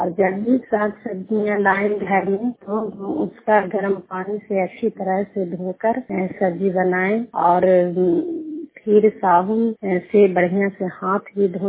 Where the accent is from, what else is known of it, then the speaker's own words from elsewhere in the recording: Sindhi Bigha, Bihar, India; मेरा घर सिंधी बिगहा है, मेरा पंचायत एकंगरसराय है, मेरा ब्लॉक एकंगरसराय है। नालंदा जिला की निवासी हूँ